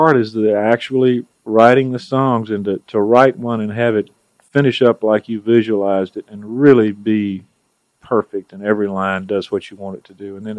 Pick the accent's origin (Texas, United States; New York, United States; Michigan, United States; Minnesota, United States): Texas, United States; Beaumont; now in Nashville, United States; I grew up in Beaumont, Texas, which is right near the Louisiana border, and I had a bunch of French relatives.